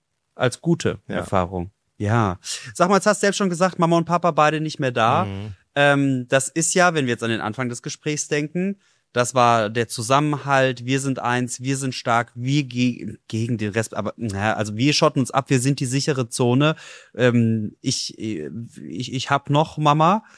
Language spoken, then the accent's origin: German; Donaueschingen, Baden-Württemberg, Germany; now in Cologne, Germany; Aber bin ich nicht so richtig. Ich bin aus Baden-Württemberg ursprünglich.